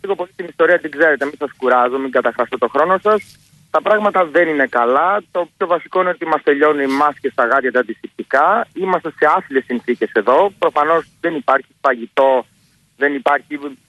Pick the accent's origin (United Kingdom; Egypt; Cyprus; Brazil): United Kingdom; Manchester, North West England; Εγώ προσωπικά είμαι από το Manchester, που είναι στη Βόρεια Αγγλία, οπότε δεν μπορώ να γυρίσω πίσω.